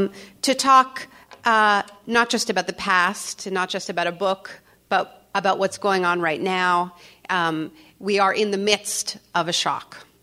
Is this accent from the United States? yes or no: no; Canada; I'm Canadian, I'm a dual citizen, by the way, Canadian and American. My parents actually met in California. And my father was a war resister and came to Canada during the Vietnam War.